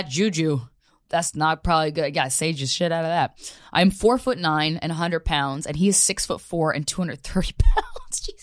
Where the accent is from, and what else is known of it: Philippines